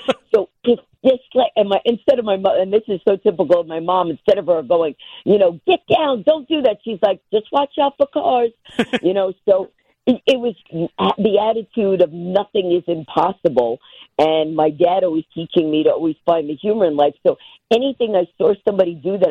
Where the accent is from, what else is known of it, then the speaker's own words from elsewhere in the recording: Queens, New York, United States; Yeah, I was actually born in Greenwich Village. And then, so I lived there till I was about 5, and then we moved to Queens.